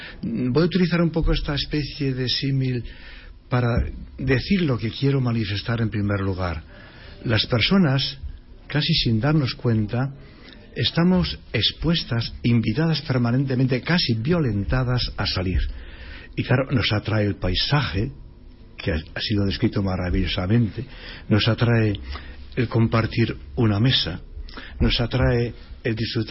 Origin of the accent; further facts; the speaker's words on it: Villar de Torre, La Rioja, Spain; also born or lived in Salamanca; Yo soy riojano, de un pueblo muy cercano a San Millán, Villar de Torre, insignificante en el calendario, en la geografía, digamos, de La Rioja. Pero bueno, yo nací ahí y prácticamente he pasado mi vida, sobre todo, en Salamanca